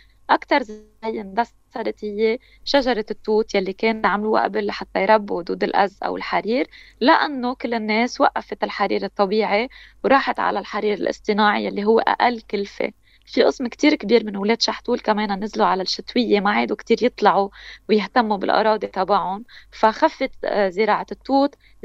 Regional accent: Chahtoul, Keserwan-Jbeil, Lebanon; نحن المعنيين على ضيعتنا

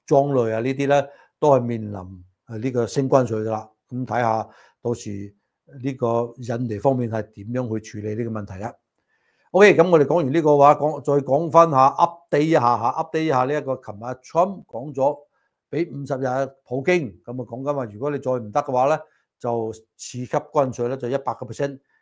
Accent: United States; 對於我哋美國人嚟講當然係好事啦

